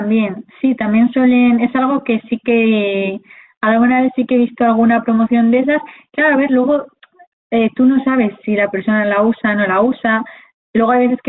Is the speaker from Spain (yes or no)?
yes; León, Castile and León, Spain; en la provincia, bueno, yo soy de León, entonces aquí